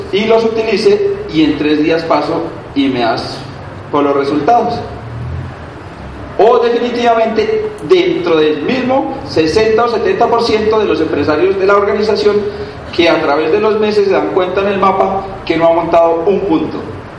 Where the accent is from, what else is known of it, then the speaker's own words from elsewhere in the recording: Colombia; como buenos colombianos